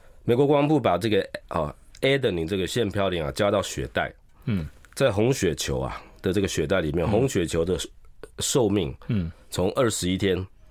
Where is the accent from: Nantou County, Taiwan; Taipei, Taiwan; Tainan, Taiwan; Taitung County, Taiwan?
Nantou County, Taiwan; Zhushan; 另外一种在我的故乡竹山，台农66号就是那个蜜番薯